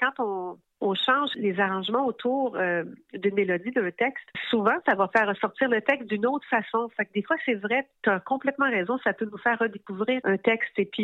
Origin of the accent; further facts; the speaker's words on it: Montreal, Quebec, Canada; born there; je suis née à Montréal, donc ça parlait vraiment de la ville.